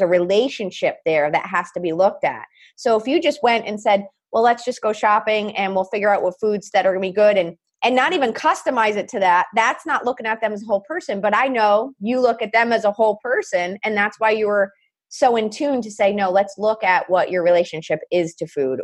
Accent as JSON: {"language": "English", "region": "East Coast", "country": "United States", "tie": "born or raised there", "moved": "yes", "lives_now": "Nashville, United States", "said": "when I grew up in the East Coast, we had 30 minutes to eat a lunch, which really meant 15 by the time you got it and sat down. So you ate quick. And then when I moved to Nashville"}